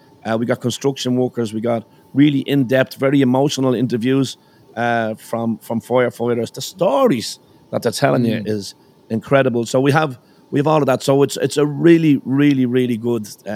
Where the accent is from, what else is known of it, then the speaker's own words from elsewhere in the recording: Ireland; now in United States; So being Irish, you have that kind of disarming kind of approach, because people seem to have a kind of a soft spot for you here in the States.